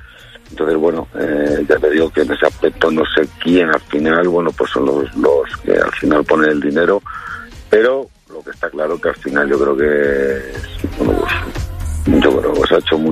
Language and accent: Spanish; Segovia, Castile and León, Spain; Yo estoy en mi pueblo, aquí en Segovia, tranquilo, aquí con mi familia.